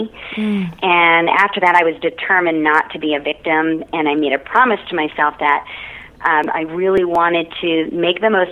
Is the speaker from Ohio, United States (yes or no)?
yes; Ohio, United States; now in Austin, United States; No, I'm originally from Ohio.